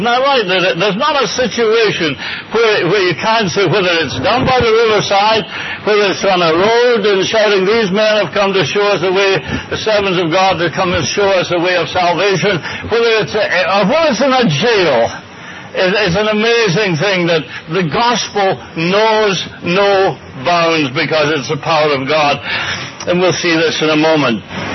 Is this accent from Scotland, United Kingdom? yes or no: yes; Scotland, United Kingdom; I was brought up in Scotland, in case you haven't guessed, but I was brought up in Scotland and deeply religious. My mother was West Highland.